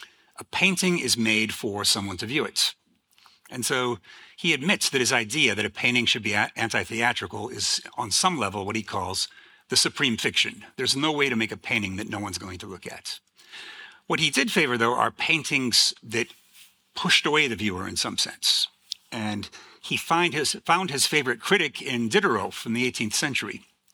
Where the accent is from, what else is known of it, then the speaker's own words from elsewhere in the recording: Iowa, United States; if you knew that I was from Iowa, you would rightfully be suspicious.